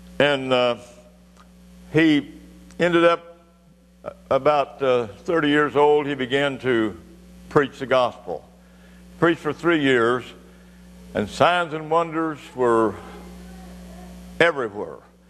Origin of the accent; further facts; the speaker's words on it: Missouri, United States; also born or lived in Iowa; I was born in Iowa. And when I was a year and a half old, my folks rented a farm, started farming on their own, and they moved a half a mile, and we were in Missouri. I was raised in Missouri.